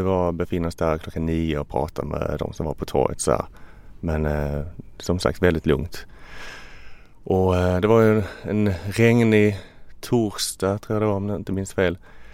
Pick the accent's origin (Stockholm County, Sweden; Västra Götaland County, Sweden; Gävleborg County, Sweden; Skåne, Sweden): Skåne, Sweden; Ystad; Jag är från Ystad, ligger längst ner.